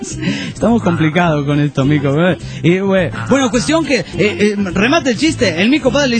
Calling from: Bolivia; soy de Bolivia, les escucho por internet

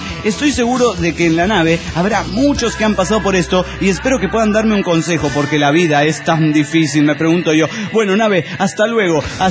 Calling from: Orange, California, United States; Soy el maleante de Orange, California.

